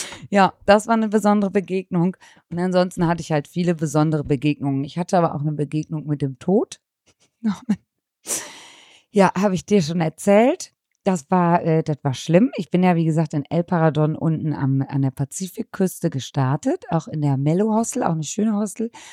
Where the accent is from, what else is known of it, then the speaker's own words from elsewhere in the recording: Cologne, North Rhine-Westphalia, Germany; Ja, ich bin auch aus Köln.